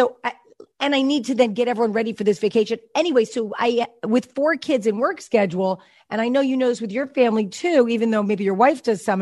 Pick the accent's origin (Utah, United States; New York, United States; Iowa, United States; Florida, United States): New York, United States; now in California, United States; which out here in California, where I grew up in New York, you'd go for the whole summer.